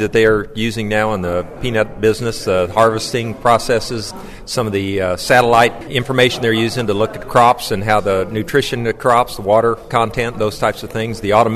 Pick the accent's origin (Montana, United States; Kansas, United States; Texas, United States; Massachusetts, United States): Kansas, United States; So I grew up in Kansas, in suburbia, but worked some on a cattle ranch for a couple of years